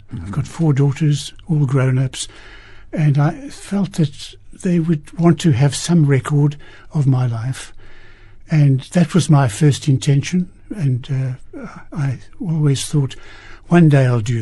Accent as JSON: {"language": "English", "town": "Cape Town", "region": "Western Cape", "country": "South Africa", "tie": "born or raised there", "also_born_or_lived": "Bloemfontein", "said": "So, but yes, I've lived all my life in Cape Town."}